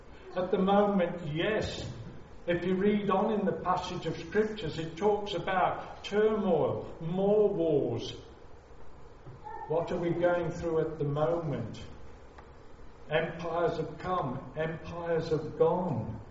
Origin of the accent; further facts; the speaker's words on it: West Midlands, United Kingdom; I remember as a child, I was walking from Blackheath down to Old Hill, which was 6 miles in the Black Country where I grew up.